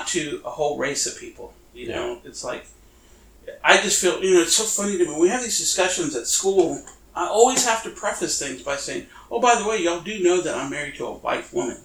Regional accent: Dallas, Texas, United States; also born or lived in Hondo, United States; well, dude, you know I'm from Dallas. No, where are you really from? Yeah. I was like, well, I was born in Hondo.

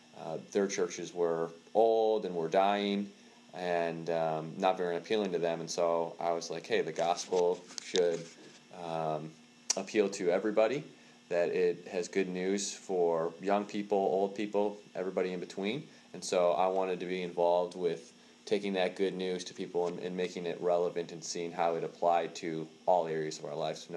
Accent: Buffalo, New York, United States; now in Northern Virginia, United States; Well, I'm from Buffalo, New York. I moved down to Northern Virginia about 2 years ago.

